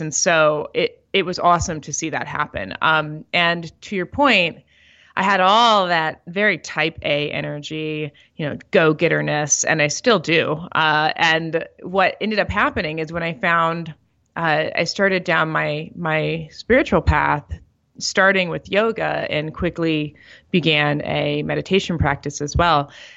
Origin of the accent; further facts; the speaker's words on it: St. Louis, Missouri, United States; also born or lived in Miami, United States / New York, United States; I grew up in St. Louis, Missouri, and spent some time in Miami, Florida, and then up in New York, and got in on the ground floor of a startup in New York.